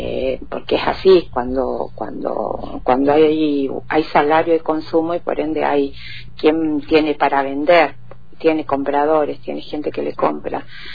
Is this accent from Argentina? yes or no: yes; Cutral Có, Neuquén, Argentina; yo vengo de Cutralcó